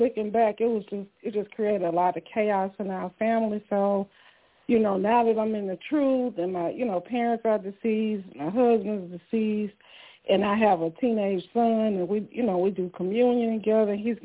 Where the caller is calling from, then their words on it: Georgia, United States; accent: Southern; So I'm in Georgia.